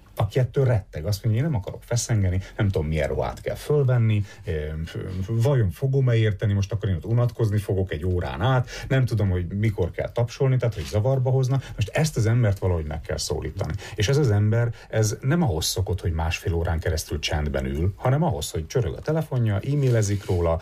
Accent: Hungary; Nekem magyarként ez nagy lecke volt oda át.

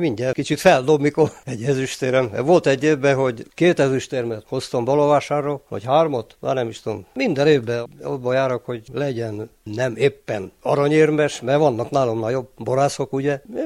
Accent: Dumbrăvioara, Mureș County, Romania; Kükülödomborról. Itt születtem ebbe a házba, ahol most beszélgetünk.

